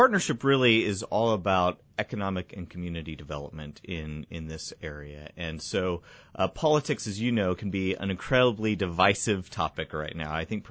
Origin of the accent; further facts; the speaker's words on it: Morning Sun, Iowa, United States; I grew up in Morning Sun, just a little ways up the road. So I'm a Southeast Iowa native